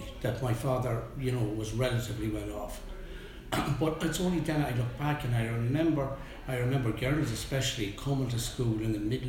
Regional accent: County Leitrim, Ireland; Yeah, I was born and reared. I spent a number of years outside the county, but most of my life has been spent here, in the north of the county, actually.

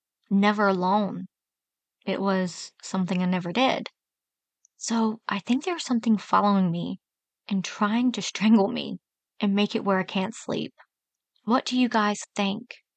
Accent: Athens, Georgia, United States; I grew up in Athens, Georgia.

